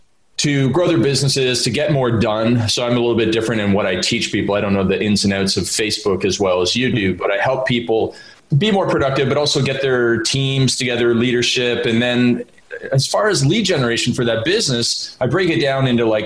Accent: Canada; accent: Canadian; nobody could understand what I was saying with my Canadian accent.

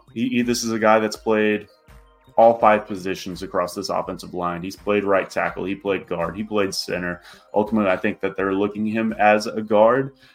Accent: Tulsa, Oklahoma, United States; actually transferred from my hometown here in Tulsa.

